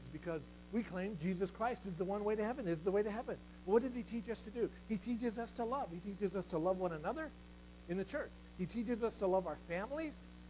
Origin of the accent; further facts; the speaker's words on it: United States; born there; I am an American. I am a Native American. Was born in this land.